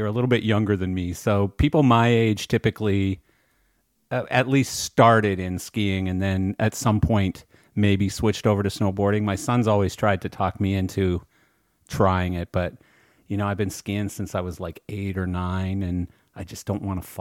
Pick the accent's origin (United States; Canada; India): Canada; Calgary, Alberta; moved away; because I am from Calgary, but I've been gone 30 years